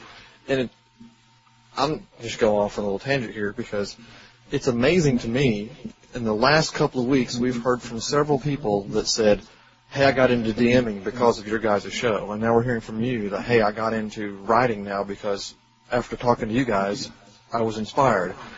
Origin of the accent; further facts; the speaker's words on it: Arkansas, United States; Yeah, we're two guys from Arkansas.